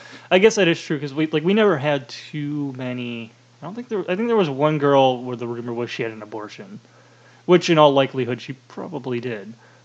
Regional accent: Rocky River, Ohio, United States; I grew up in Rocky River, which is very similar to what the high school that is being portrayed in the movie is like.

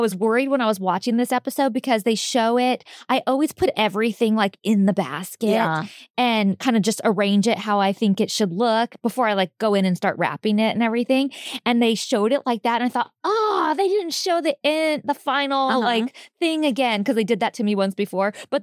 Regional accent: California, United States; also born or lived in Oregon; I was born in Oregon, but I've never actually been there. And I know that sounds so weird, but literally my parents were from California. My dad got stationed in the Air Force. I was born there.

